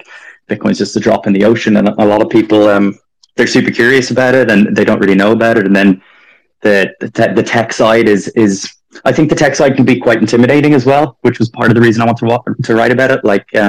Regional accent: Ireland; I grew up in Ireland.

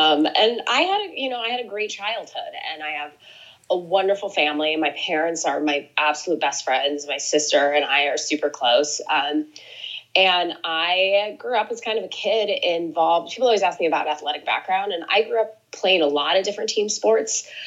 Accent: Portland, Oregon, United States; Yeah, I grew up outside of Portland, Oregon, which is still one of my favorite places in the entire world.

